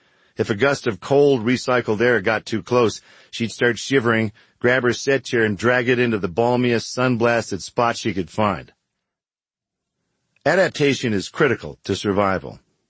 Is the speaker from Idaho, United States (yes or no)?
no; Michigan, United States; moved away as an adult; I was born in Michigan and spent the first 20-plus years of my life there. Now, maybe my body was hardwired for colder climates.